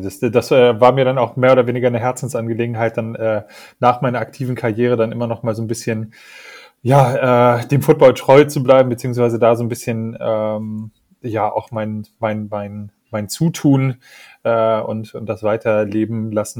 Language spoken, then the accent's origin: German; Hanover, Lower Saxony, Germany; born there; now in Braunschweig, Germany; ich bin gebürtiger Hannoveraner, darf man als in Braunschweig Wohnender oder Lebender immer nur so mit vorgehaltener Hand sagen, dass man aus der anderen Stadt da kommt.